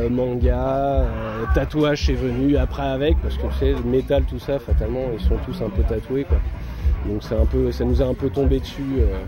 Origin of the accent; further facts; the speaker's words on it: Évreux, Normandy, France; à Évreux, parce qu'on est d'Évreux